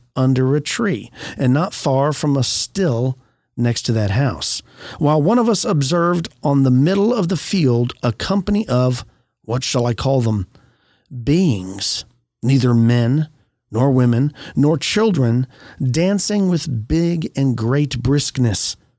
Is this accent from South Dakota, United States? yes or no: no; Texas, United States; I, you know, I'm a Texan. You're going to have to let it go.